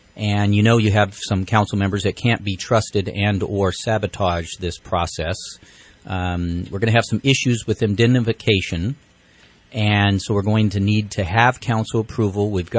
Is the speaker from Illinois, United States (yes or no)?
no; Redding, California, United States; Now, I grew up in Redding and worked hard for a living, as a lot of us have